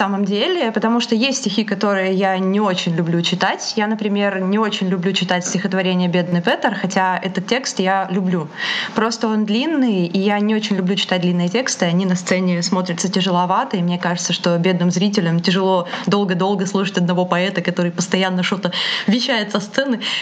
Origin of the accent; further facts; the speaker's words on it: Kostroma, Kostroma Oblast, Russia; born there; now in Saint Petersburg, Russia; это уже все знают. Я живу на два города. Родилась я в Костроме, а живу большую часть года в Петербурге, потому что я сюда переехала за мечтой, за консерваторией.